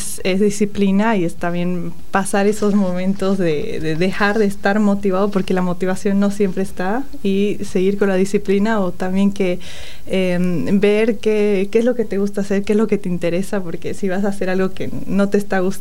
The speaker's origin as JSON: {"language": "Spanish", "country": "Bolivia", "said": "es muy importante, siendo boliviana, porque es como una representación de un poco de lo que es mi cultura y mi país en este país."}